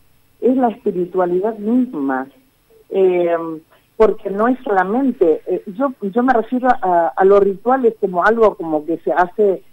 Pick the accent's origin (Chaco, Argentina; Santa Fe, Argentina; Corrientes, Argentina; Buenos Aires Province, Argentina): Chaco, Argentina; Pampa del Indio; yo soy de Pampa del Indio, ¿no? Es en mi lugar